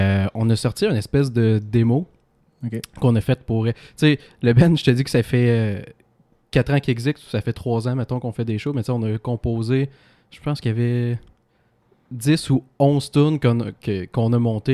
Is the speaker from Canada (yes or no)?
yes; Drummondville, Quebec, Canada; on vient de Drummond qui est une petite ville comme telle, puis il n'y a pas beaucoup de musiciens.